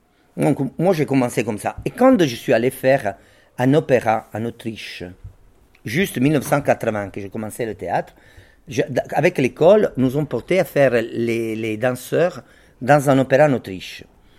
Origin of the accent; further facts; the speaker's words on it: Naples, Campania, Italy; moved away; also born or lived in Turin; Perché vi ho detto all'inizio che io sono andato a Torino. Da napoletano.